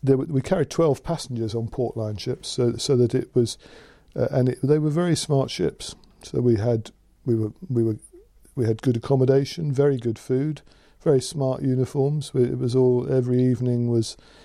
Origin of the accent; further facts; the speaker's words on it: Epsom, South East England, United Kingdom; born there; I was born in Epsom in Surrey on the 7th of October 1949.